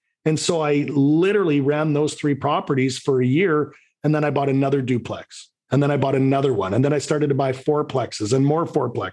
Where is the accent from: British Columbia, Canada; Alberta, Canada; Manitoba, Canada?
British Columbia, Canada; Vancouver; I'm from Vancouver, Canada.